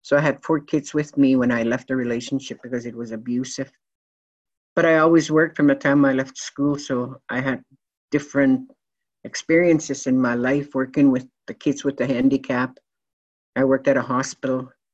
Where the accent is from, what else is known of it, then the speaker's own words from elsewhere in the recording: Maskwacis, Alberta, Canada; I was born and raised in Musquatchees. I was born many years ago in a tent in a cold winter in January.